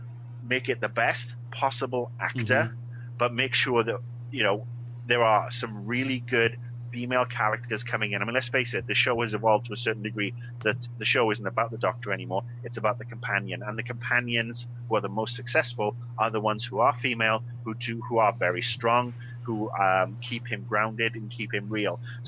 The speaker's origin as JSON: {"language": "English", "country": "United Kingdom", "said": "As a Brit"}